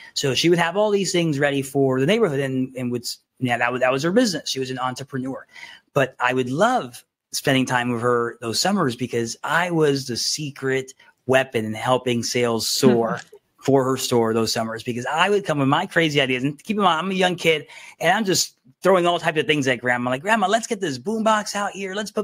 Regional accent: Miami, Florida, United States; So back when I was a young kid, I was growing up in Miami. I'm a first generation American, meaning that my mom is an immigrant.

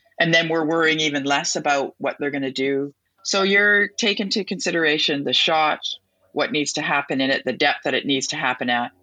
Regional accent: Regina, Saskatchewan, Canada; I do remember when I was born in Regina, Saskatchewan, and we had a swimming pool in our backyard.

